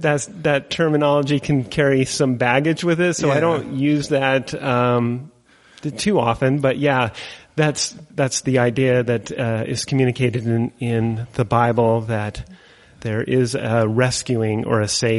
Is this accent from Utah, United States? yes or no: yes; Layton, Utah, United States; moved away as an adult; also born or lived in Nebraska / Chicago / Indiana; I lived about 15 years in the Midwest. After I moved away from Layton and went to college in the University of Nebraska, I moved to Chicago from there and lived in Indiana